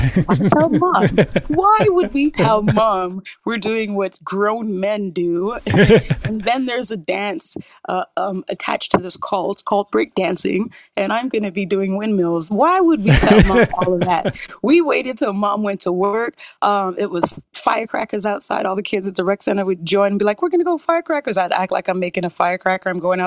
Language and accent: English; Canada; accent: Canadian; they thought my Canadian accent even sounded Jamaican, like more Jamaican at that time.